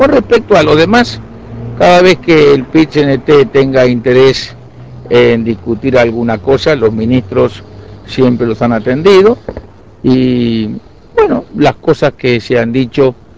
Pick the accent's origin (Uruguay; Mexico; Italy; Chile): Uruguay; Mire, yo en primer lugar, como uruguayo, me siento muy orgulloso de lo que pasó.